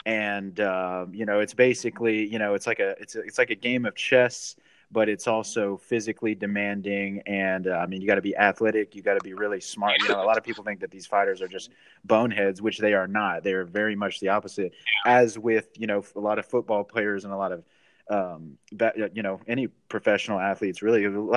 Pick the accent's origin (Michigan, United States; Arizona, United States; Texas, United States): Texas, United States; Conroe; also born or lived in Houston; My hometown is Conroe, actually, but I moved. We're like around the corner from each other, or we were. I moved here from the heart of Houston, though. I grew up in Conroe, but I progressively kind of gravitated towards the city of Houston